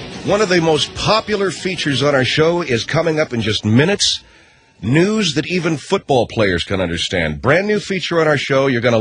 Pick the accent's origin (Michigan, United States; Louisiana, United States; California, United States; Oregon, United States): California, United States; Arcadia; We're very honored right here in the L.A. area in Arcadia, my hometown, at Santa Anita. My beloved Santa Anita. I grew up in the shadow of Santa Anita. I went to Santa Anita as a kid.